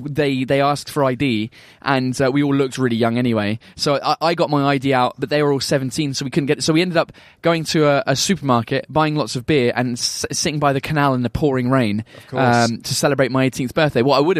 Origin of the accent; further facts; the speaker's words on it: Canterbury, South East England, United Kingdom; The Archbishop of my hometown, Canterbury.